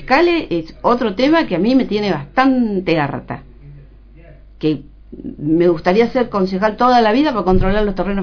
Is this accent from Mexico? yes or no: no; Lobos, Buenos Aires Province, Argentina; born there; Porque soy convencida del Partido de Lobos. Lo amo, nací acá.